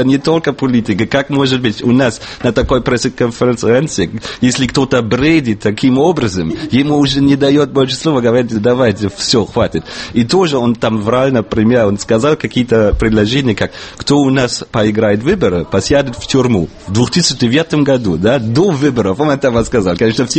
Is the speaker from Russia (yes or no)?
no; Germany; Russian is a second language; если я как немец, поскольку у меня паспорт немецкого